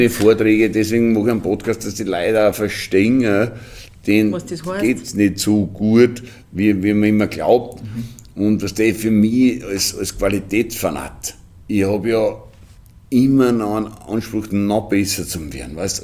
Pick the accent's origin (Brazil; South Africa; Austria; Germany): Austria; Jois, Burgenland; Die ersten ich bin aus Jois und meine ersten Weingärten habe ich in Rust gekauft.